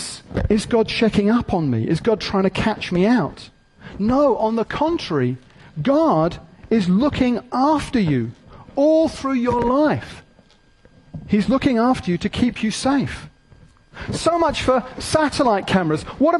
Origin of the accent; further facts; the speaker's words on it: United Kingdom; and I'm British, for goodness sake.